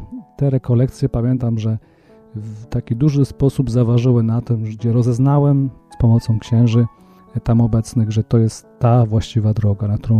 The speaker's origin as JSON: {"language": "Polish", "town": "Sokolniki", "region": "Łódź Voivodeship", "country": "Poland", "tie": "born or raised there", "said": "Pochodzę z rodziny wielodzietnej. Mam dwóch braci, mam siostrę. Szkołę kończyłem w Sokolnikach, szkołę średnią kończyłem w Wieluniu, bo liceum ogólnokształcące."}